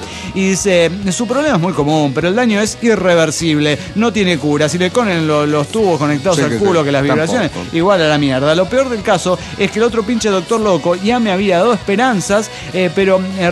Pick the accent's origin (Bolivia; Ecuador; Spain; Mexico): Mexico; de Empalmes, Cobedo, México.